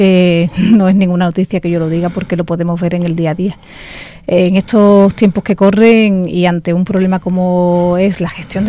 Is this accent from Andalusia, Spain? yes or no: yes; Cádiz, Andalusia, Spain; como ciudadana, como gaditana, como andaluza.